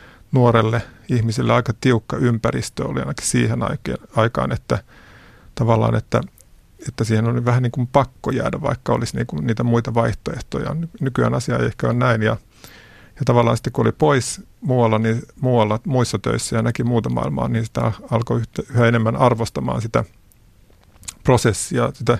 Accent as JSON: {"language": "Finnish", "town": "Hyvinkää", "region": "Uusimaa", "country": "Finland", "tie": "born or raised there", "said": "No mä kasvoin maatilalla Hyvinkäällä, joka on sukutila ja olen 60-luvulla syntynyt"}